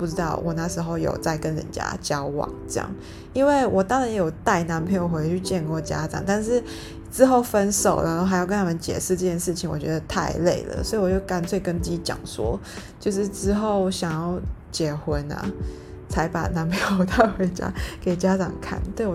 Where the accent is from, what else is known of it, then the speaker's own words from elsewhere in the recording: Singapore; 像我是新加坡人嘛，然后在新加坡的居住环境就是大概 75-80% 的国人都是住在公宅里面